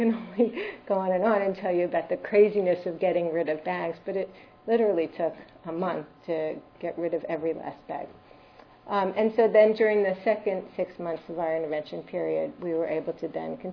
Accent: New Jersey, United States; I'm a pediatrician. I'm from New Jersey

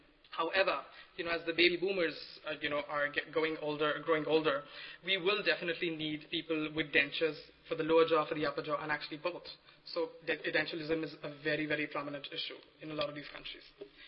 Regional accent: India; I remember growing up in India, you know, my grandmother did not know much about, you know, oral health and all that.

